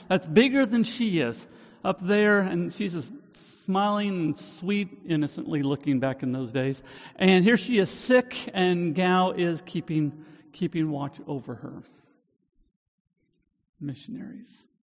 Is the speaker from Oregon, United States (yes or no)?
yes; Portland, Oregon, United States; I'm from Portland, Oregon, a long ways away. And I have very, very fond memories of growing up.